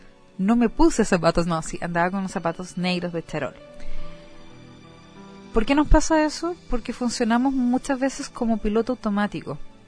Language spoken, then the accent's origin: Spanish; Concepción, Biobío, Chile; Oye, somos de Concepción. Ustedes saben la percepción que tienen de nosotros, ¿eh?